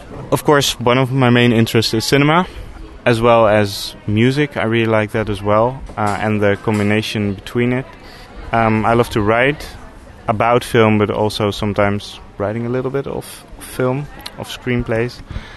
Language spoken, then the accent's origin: English; Netherlands; I'm 24 years old and I'm from the Netherlands.